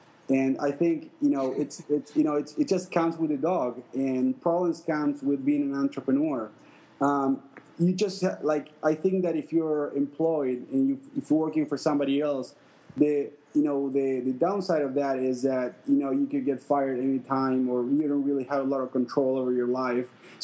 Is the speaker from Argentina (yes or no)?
yes; Argentina; If you want, like, I'm from Argentina.